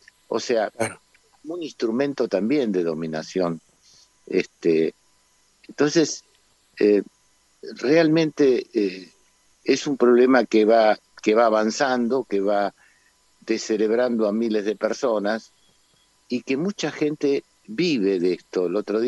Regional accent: Argentina; te quiero contar estas tres vivencias que me duelen mucho como argentino.

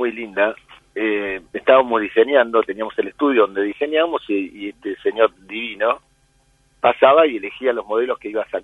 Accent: Argentina; moved away as an adult; also born or lived in Italy / France; Hace muchos años, salí de Argentina trabajando como modelo.

